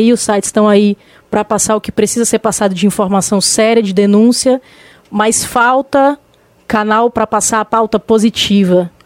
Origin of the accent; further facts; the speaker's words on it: Brazil; eu sou brasileiro